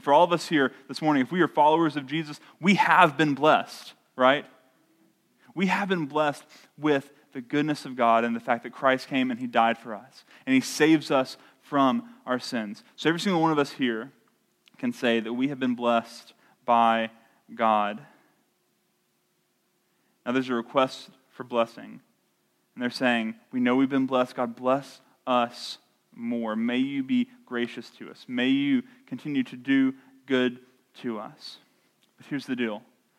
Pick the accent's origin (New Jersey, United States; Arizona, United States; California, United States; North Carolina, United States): North Carolina, United States; Marion; It's easy growing up in Marion, North Carolina, to assume that everyone just knows the gospel